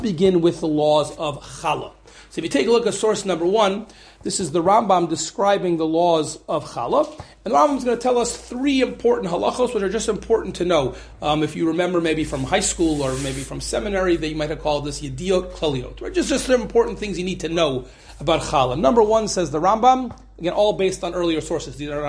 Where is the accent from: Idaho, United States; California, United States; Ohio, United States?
Ohio, United States; I grew up in Ohio. There's a lot of grain there. I didn't grow up in Nebraska or not in Ukraine where there's even more grain.